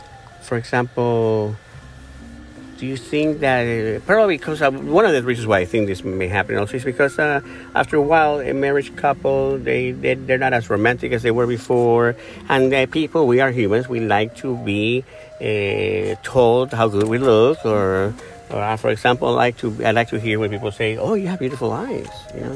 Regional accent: Ecuador; I am from Ecuador, and so that alone, I'm from another country, so that gives a different perspective.

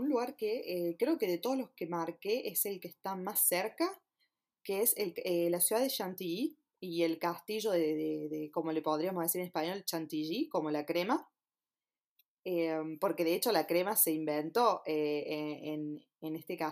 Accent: Córdoba, Argentina; moved away as an adult; now in France; yo sí soy de Córdoba capital, para los que todavía no se dieron cuenta por mi acento. Yo llegué a Francia, yo vine cerca de París, a un pueblo, para el lado más al norte.

